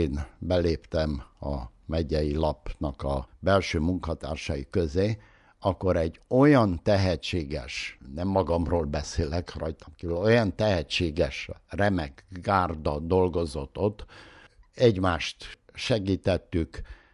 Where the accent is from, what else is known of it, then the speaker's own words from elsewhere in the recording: Arad, Arad County, Romania; Tőzsgyökeres aradi lévén